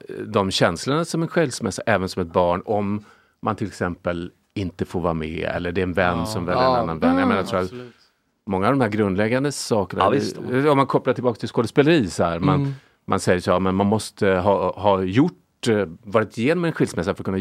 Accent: Lidingö, Stockholm County, Sweden; Jag är uppvuxen på Lidingö.

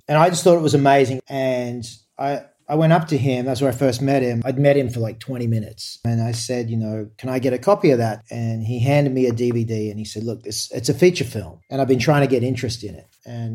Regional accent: Australia; The thing that, I've been excited by as an Australian is starting to see Australian characters in foreign shows that aren't just a cliche.

